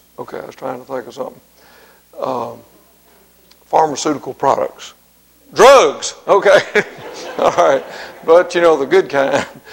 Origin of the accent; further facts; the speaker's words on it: Mississippi, United States; And even though I'm from Mississippi, I really appreciate Shakespeare